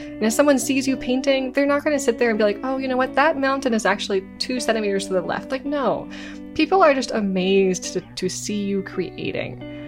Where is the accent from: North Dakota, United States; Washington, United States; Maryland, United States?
Washington, United States; And I'm from Washington. I live in the Pacific Northwest.